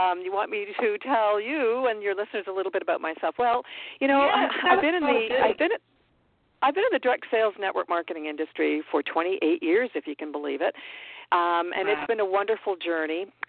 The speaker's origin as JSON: {"language": "English", "town": "Toronto", "region": "Ontario", "country": "Canada", "tie": "born or raised there", "said": "I grew up in Toronto, Canada. I still live here just north of the city."}